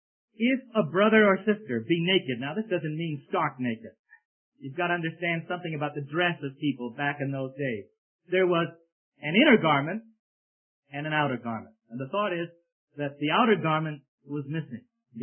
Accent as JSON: {"language": "English", "town": "Brooklyn", "region": "New York", "country": "United States", "tie": "born or raised there", "said": "He was in our home many, many times as I grew up in Brooklyn, New York."}